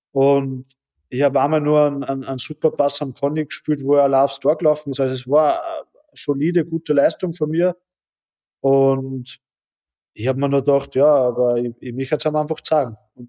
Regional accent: Austria; wir Österreicher

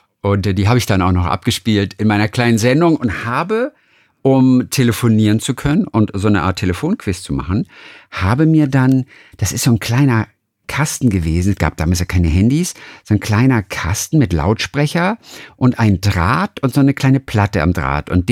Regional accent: Lübeck, Schleswig-Holstein, Germany; Ich komme schließlich aus Norddeutschland.

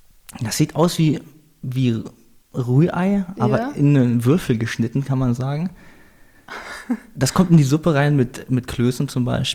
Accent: Salzgitter, Lower Saxony, Germany; also born or lived in Hildesheim; now in Vienna, Austria; Gut, wir sind dann von Salzgitter nach Hildesheim gezogen, nähe Hannover.

